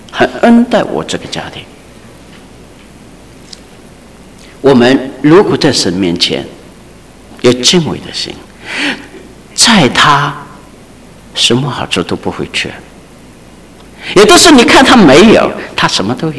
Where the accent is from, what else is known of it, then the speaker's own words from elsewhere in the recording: China; 但我想我们中国人都有很好的这个财政的预算，不至于如此。